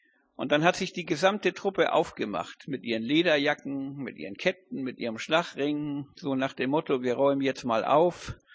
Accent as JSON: {"language": "German", "town": "Flintbek", "region": "Schleswig-Holstein", "country": "Germany", "tie": "born or raised there", "said": "ich bin in Flintbek aufgewachsen"}